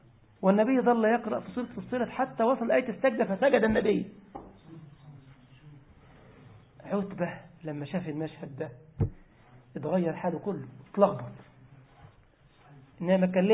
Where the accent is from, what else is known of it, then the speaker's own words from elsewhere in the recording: Egypt; برنامج كان عندنا في مصر في الإذاعة اسمه أبلة فضيلة